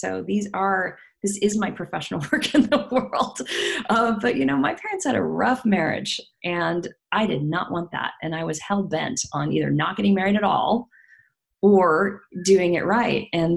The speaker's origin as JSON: {"language": "English", "region": "Midwest", "country": "United States", "tie": "born or raised there", "said": "you know, I grew up in the Midwest."}